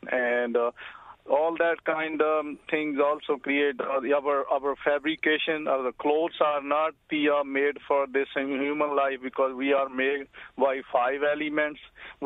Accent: North India, India; now in New York City, United States; I grew up in India, in North India, near Delhi, and I'm a farmer, and now I'm a cab driver in New York City.

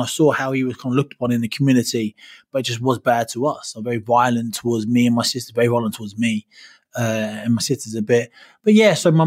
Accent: London, United Kingdom; Listen, London is my hometown.

